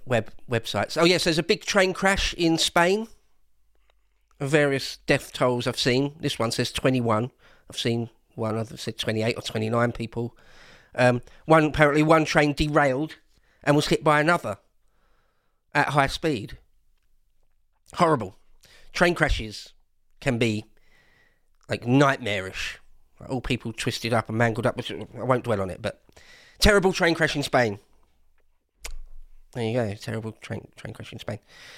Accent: London, United Kingdom; But I was actually born and raised and went to school and everything in a little satellite town next to Romford. Romford was like the big town nearby. Right? So, it's in East London, or Havering, the London Borough of Havering.

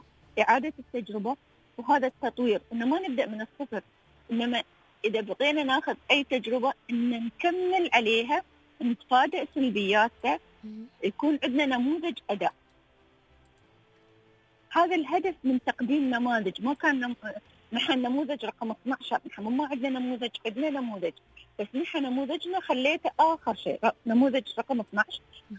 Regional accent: United Arab Emirates; أنا مثلا إماراتية

